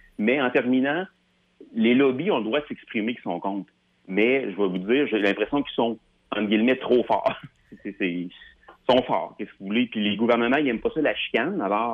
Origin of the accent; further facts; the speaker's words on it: Lévis, Quebec, Canada; Je suis de Lévis à France-Canada, le Léoduc.